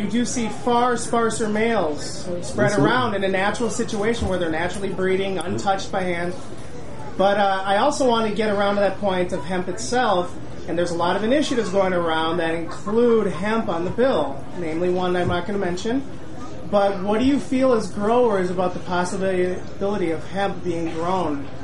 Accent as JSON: {"language": "English", "region": "Midwest", "country": "United States", "tie": "born or raised there", "said": "You know, I grew up in the Midwest."}